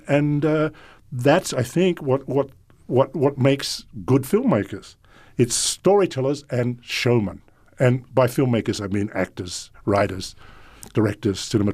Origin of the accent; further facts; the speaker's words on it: Australia; it's also growing up in Australia and watching some of the divisions there.